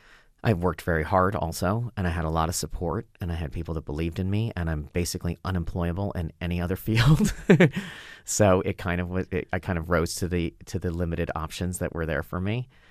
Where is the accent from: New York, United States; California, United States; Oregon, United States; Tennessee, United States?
California, United States; Los Angeles; I grew up in Los Angeles and you really could pass.